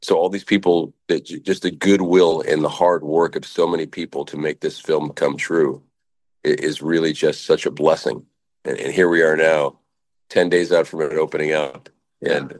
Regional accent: Ireland; But again, it's a good thing being Irish.

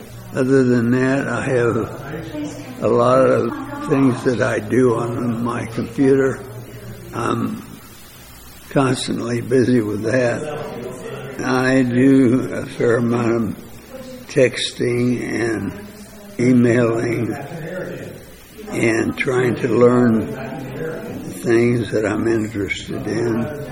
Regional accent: Des Moines, Iowa, United States; I'm originally from Des Moines. And I went back there when I got out of the service.

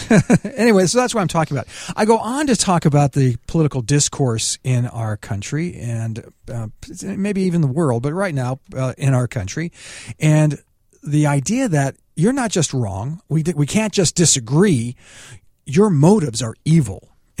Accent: San Diego, California, United States; born there; I was born in San Diego. I saw the Padres play their first Major League Baseball game when I was 10 years old.

